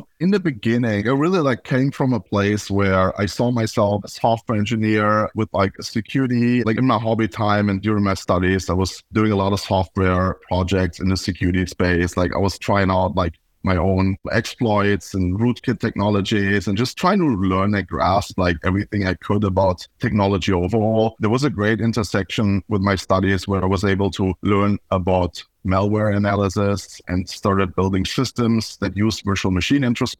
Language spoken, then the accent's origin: English; Germany; now in United States; I've been in the Bay Area for about 11 years now. I'm originally from Germany.